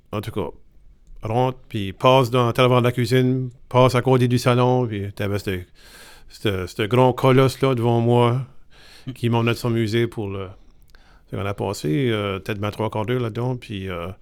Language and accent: French; Richibucto, New Brunswick, Canada; born there; moi je suis né à Richibouctou